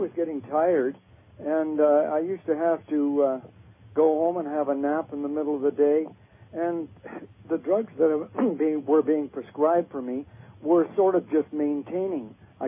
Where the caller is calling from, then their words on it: British Columbia, Canada; I'm calling from British Columbia.